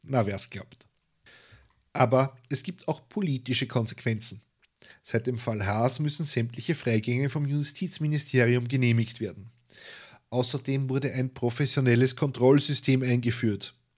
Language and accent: German; Austria; Aber denjenigen am Krawall packen, wie man bei uns in Österreich sagt, na, das wird wohl drin sein.